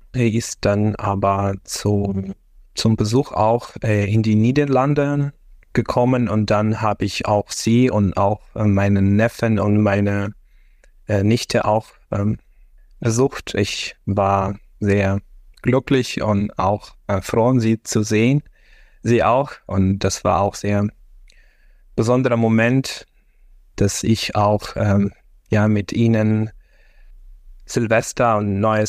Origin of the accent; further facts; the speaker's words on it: Odesa, Odesa Oblast, Ukraine; German is a second language; in Odessa, meine Heimatstadt, wurde auch mehrmals geschossen, dass auch mein Haus in Odessa, also unser Haus, durch einen Raketenangriff auch beschädigt wurde.